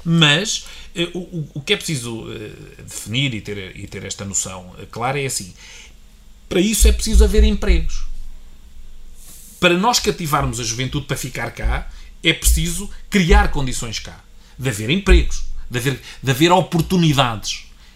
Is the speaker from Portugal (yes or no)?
yes; Sátão, Viseu, Portugal; Mas como eu, muitos outros que dizem, não, sou do Sátão.